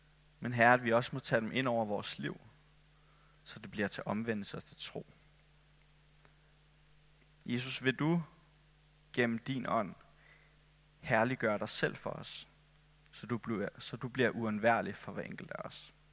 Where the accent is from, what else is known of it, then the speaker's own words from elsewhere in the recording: Capital Region of Denmark, Denmark; now in Copenhagen, Denmark; og jeg er egentlig oprindeligt fra Bornholm, og har boet i København nogle år efterhånden.